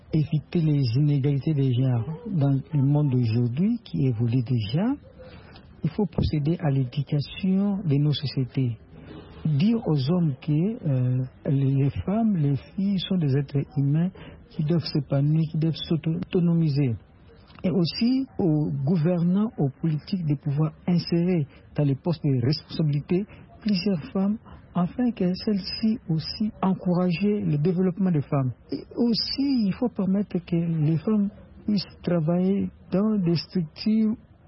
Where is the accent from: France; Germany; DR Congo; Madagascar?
DR Congo